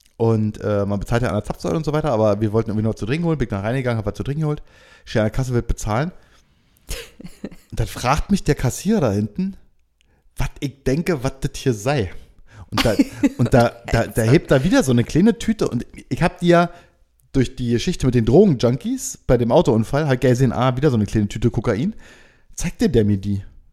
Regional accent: Germany; Naja, und wir als Europäer oder als Deutsche

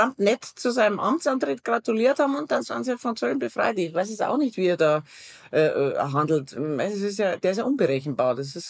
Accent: Germany; Wir als Deutsche werden uns daran gewöhnen müssen, das Gürtelchen enger zu schnallen.

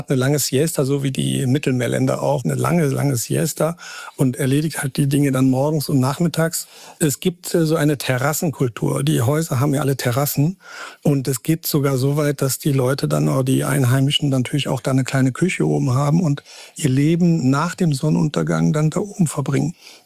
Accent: Krefeld, North Rhine-Westphalia, Germany; Ja, also ich bin eigentlich aus Krefeld, Niederrhein. Bin aber vor vielleicht 30 Jahren ungefähr bin ich zum Islam konvertiert, habe dann eine marokkanische Frau kennengelernt, der ich seit 28 Jahren oder so verheiratet bin

